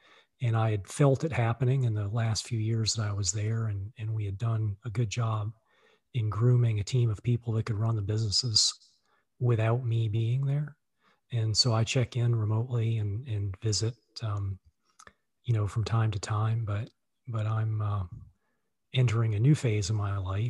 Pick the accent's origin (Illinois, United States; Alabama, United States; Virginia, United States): Virginia, United States; also born or lived in Boston; I'm talking to you from Charlottesville, Virginia today, and I moved here 2 years ago from Boston, where I had moved with my wife in 1998, and my brother also moved north from our native Virginia